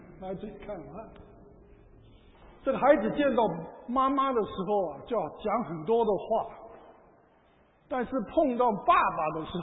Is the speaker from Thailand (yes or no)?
no; Taiwan; 我不记得小的时候在台湾这个过母亲节哦